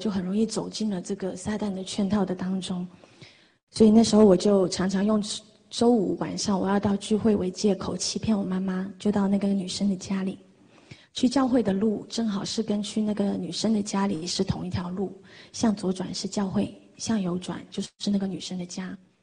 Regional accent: Dongguan, Guangdong, China; 我来自广东东莞。

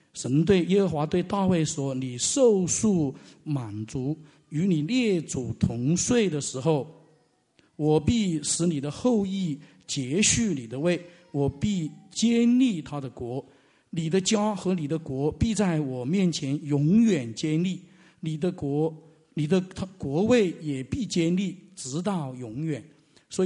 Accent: China

